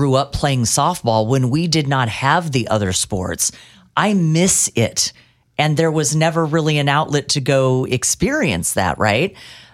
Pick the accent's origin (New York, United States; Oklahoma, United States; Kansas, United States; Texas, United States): Kansas, United States; Topeka; So when I was growing up in Topeka, we had one or two softball leagues.